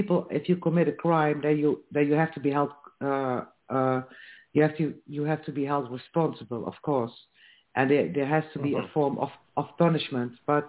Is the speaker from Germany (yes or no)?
no; Netherlands; I come from the Netherlands.